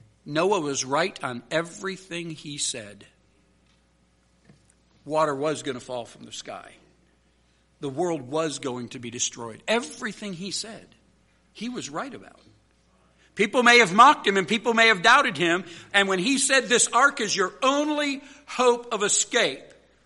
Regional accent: Michigan, United States; I was from Michigan, so I've seen plenty of snow.

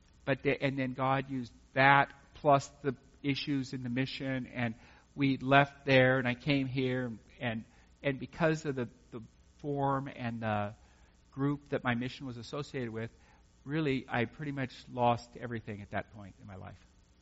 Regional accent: California, United States; I was raised in California for my whole life, so I guess I kind of got the idea on that.

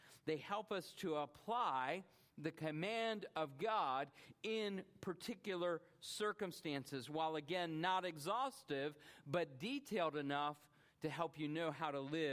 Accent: Atlanta, Georgia, United States; now in Alabama, United States; Y'all know I grew up in the Atlanta area, and one of the reasons I left is because you cannot tie a giraffe to a telephone pole.

